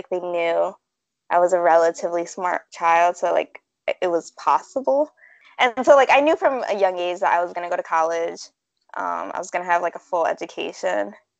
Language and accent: English; Philadelphia, Pennsylvania, United States; So I was born and raised in North Philly. Under a single mother, I have a ton of siblings.